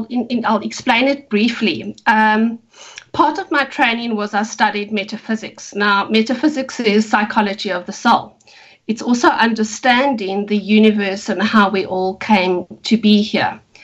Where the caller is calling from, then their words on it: Cape Town, Western Cape, South Africa; From Cape Town, South Africa.